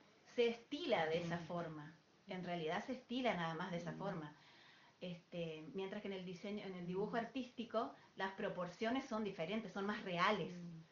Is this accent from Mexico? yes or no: no; Jardín América, Misiones, Argentina; also born or lived in La Plata; now in Posadas, Argentina; Yo nací en La Plata, Buenos Aires, y me crié acá prácticamente en Jardín América hasta los 13 años y después vinimos a vivir acá a Posadas y desde ahí estoy acá y ahora tengo 41 años